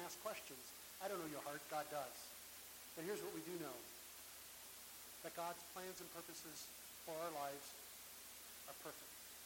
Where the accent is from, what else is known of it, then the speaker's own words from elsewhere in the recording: Canada; I am Canadian.